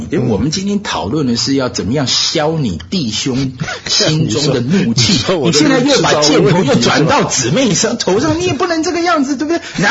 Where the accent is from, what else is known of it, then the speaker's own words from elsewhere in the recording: China; 但是我们中国人就是跟西方人你们这些洋鬼子不一样，我们就是来破除你们的迷信。